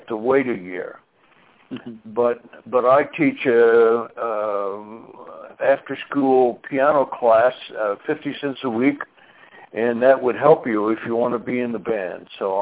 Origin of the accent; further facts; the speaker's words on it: Centerville, Tennessee, United States; moved away; also born or lived in Michigan; I'm originally from Tennessee, central Tennessee area, Centerville, and more notably Cow Holler, Tennessee, which was a very small, wide spot in the road in the Centerville School District.